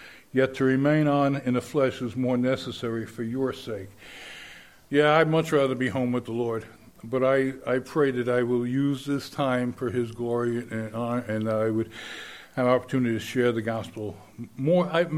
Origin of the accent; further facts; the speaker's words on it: New York, United States; Because I was from New York, in a junkie place, okay? But I went home, because that's where I was from. That was my home.